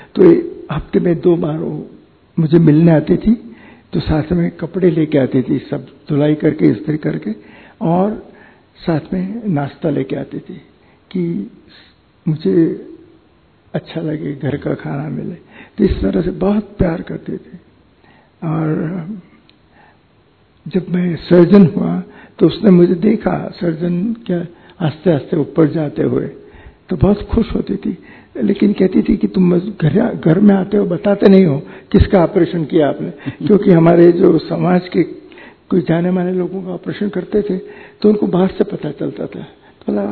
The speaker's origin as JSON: {"language": "Hindi", "town": "Palanpur", "region": "Gujarat", "country": "India", "tie": "born or raised there", "said": "और उस समय पालनपुर के अंदर जहाँ मेरा वतन था वहाँ पानी बहुत कम होता था"}